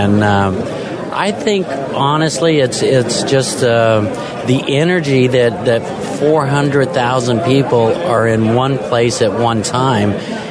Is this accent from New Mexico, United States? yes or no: yes; Albuquerque, New Mexico, United States; I was very, very lucky and fortunate to have a man and a family from my hometown, Albuquerque, New Mexico